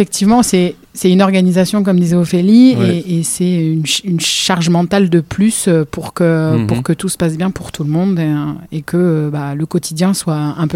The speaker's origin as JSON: {"language": "French", "town": "Lyon", "region": "Auvergne-Rhône-Alpes", "country": "France", "lives_now": "Landes, France", "said": "j'ai 42 ans, je suis lyonnaise de base et ça fait 15 ans que je suis dans les Landes maintenant."}